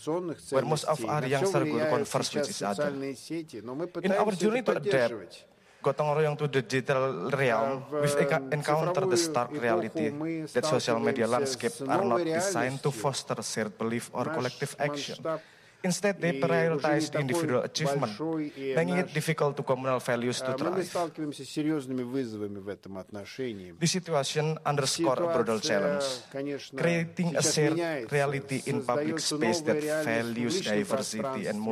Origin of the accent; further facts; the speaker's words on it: Indonesia; Ladies and gentlemen, I come from Indonesia